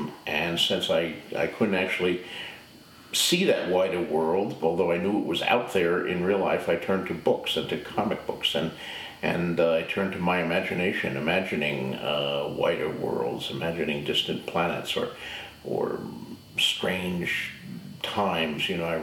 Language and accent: English; Bayonne, New Jersey, United States; You know, I was born and raised in Bayonne, New Jersey.